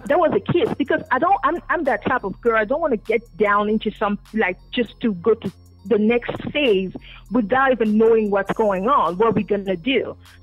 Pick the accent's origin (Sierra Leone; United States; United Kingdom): Sierra Leone; No. I'm not. I'm from Sierra Leone.